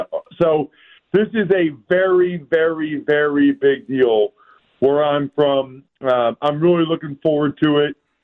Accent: Pennsylvania, United States; I'm from Eastern Pennsylvania, about an hour west of Philadelphia.

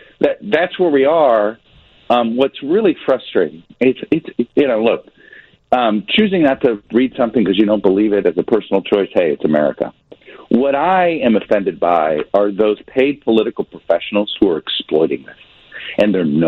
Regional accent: United States; a political campaign, is just offensive to me as an American.

